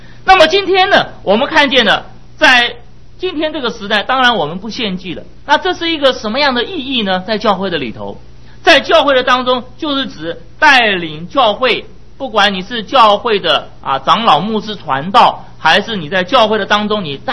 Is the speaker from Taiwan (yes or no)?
no; United States; 这个奉献就是啊，我们美国人都用支票啊